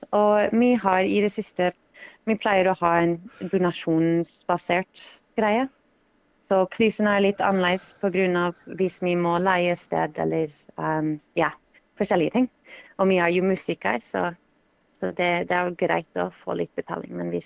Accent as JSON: {"language": "Norwegian", "country": "United States", "said": "så jeg er jo fra USA, og i USA så stjeler vi stjeler tradisjonelle låter fra alle forskjellige kulturer."}